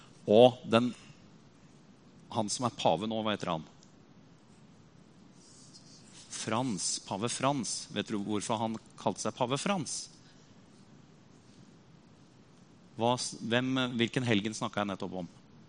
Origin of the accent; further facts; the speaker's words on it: Rakkestad, Østfold, Norway; I Rakkestad, der jeg kommer fra.